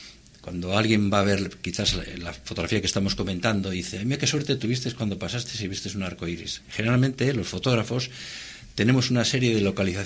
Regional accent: Santoña, Cantabria, Spain; yo soy de Santoña, he traído una imagen de Santoña.

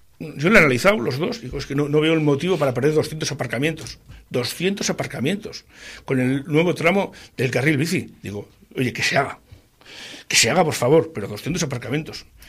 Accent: Laredo, Cantabria, Spain; la gente de Laredo, la gente de mi pueblo, pierda calidad de vida

